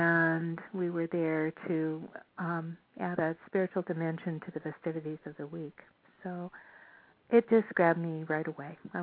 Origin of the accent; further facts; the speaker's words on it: Berkeley, California, United States; in my hometown in Berkeley